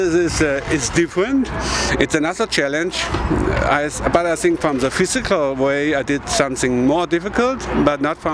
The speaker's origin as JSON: {"language": "English", "country": "Germany", "said": "from Germany. Quite 56 years old."}